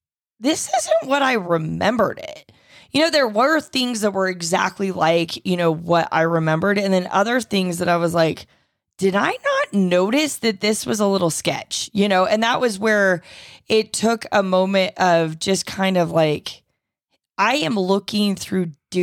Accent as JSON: {"language": "English", "town": "Reno", "region": "Nevada", "country": "United States", "tie": "born or raised there", "said": "so I grew up in Reno from the time I was about 8 to when I went to college. And I really haven't been back much."}